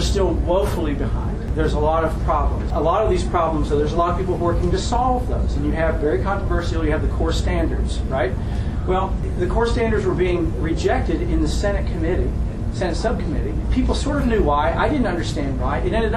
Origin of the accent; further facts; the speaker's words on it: Flatwoods, Kentucky, United States; But I'm not one of these guys from Louisville that doesn't know where anything is. Remember, I'm from Flatwoods.